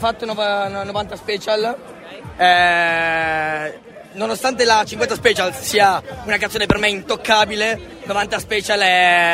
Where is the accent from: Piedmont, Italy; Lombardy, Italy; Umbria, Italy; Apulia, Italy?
Lombardy, Italy; Como; ho 19 anni, sono di Como.